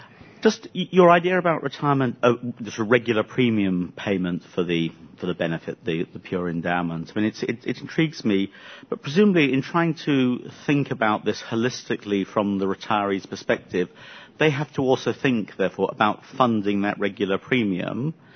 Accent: New Zealand; I'm from New Zealand, so I'm not very familiar with the Australian environment

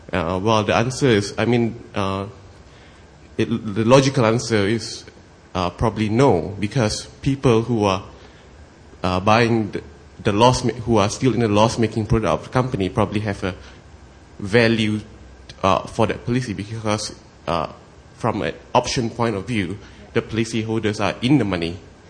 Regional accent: Malaysia; from Malaysia, the regulator for the insurance companies.

